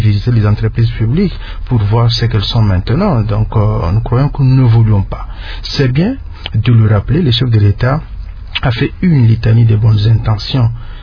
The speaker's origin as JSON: {"language": "French", "country": "DR Congo", "said": "en tant que Congolais, j'ai un sentiment partagé."}